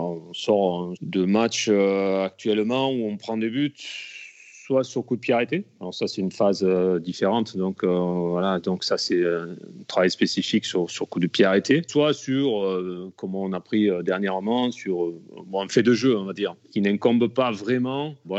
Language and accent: French; Alès, Occitanie, France; born there